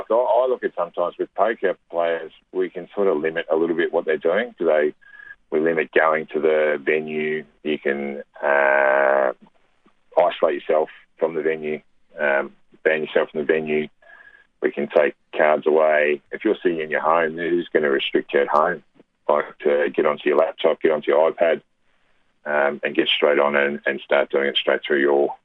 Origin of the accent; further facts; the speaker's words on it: Riddells Creek, Victoria, Australia; I grew up around Riddles Creek, Gisborne area.